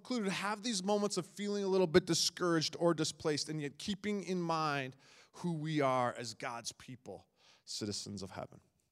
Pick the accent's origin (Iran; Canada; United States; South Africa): Canada; Saskatchewan; born there; If you're watching online, I was born in Saskatchewan and you didn't know that about me.